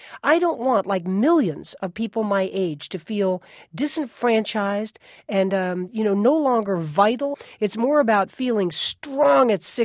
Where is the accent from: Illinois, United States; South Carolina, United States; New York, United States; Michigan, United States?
New York, United States; New York City; I'm from New York City and lived in New York, you know, most of my adult life.